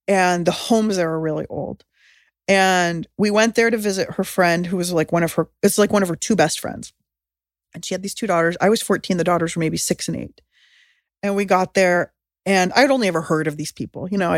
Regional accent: San Diego, California, United States; born or raised there

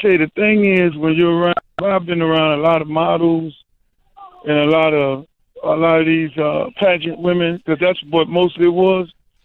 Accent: Miami, Florida, United States; You know, I'm from Liberty City. At the end of the day, if I wanted to be involved in all those different type of activities, I did that in my hometown.

